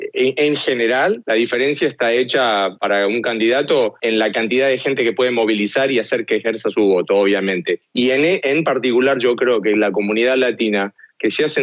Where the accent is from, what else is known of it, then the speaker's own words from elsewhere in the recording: Argentina; Yo soy argentino, nací en una dictadura militar, después crecí en otra y después finalmente en el 83 pudieron llegar a una democracia